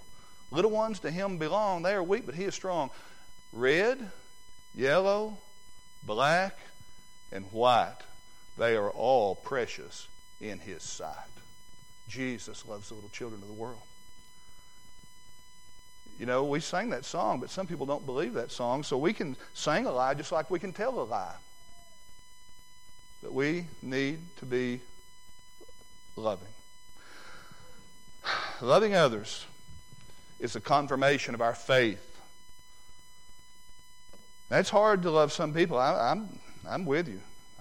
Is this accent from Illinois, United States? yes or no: no; Salem, Arkansas, United States; I grew up in Salem, Arkansas in the 60s and in the 70s.